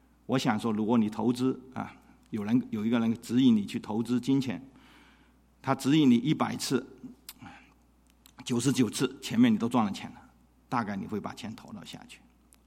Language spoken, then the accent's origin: Chinese; China; 我们中国人是一盘散沙，但是中国人如果把基督加进去，把基督的爱加进去